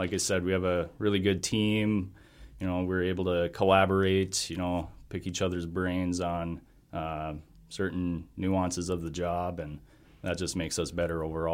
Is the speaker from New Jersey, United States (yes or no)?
no; Thompson, North Dakota, United States; I'm originally from Thompson.